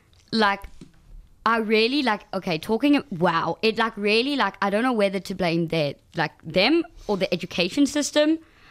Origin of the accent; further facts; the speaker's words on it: South Africa; People don't believe that I'm actually from South Africa.